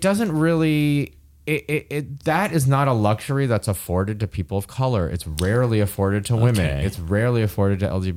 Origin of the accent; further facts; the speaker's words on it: Michigan, United States; I remember watching that because I grew up in Michigan, right?